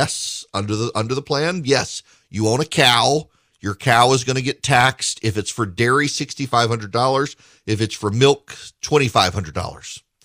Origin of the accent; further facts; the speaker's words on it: Louisiana, United States; also born or lived in Dubai; I grew up in rural Louisiana. I grew up in Dubai, but we'd come home during the summer. Then I moved back to Louisiana